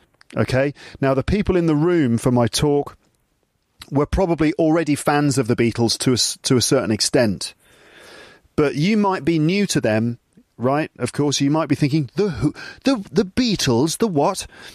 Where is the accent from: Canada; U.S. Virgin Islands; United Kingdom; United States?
United Kingdom; England; accent: British English; I'm from England, just in case you were wondering about my accent.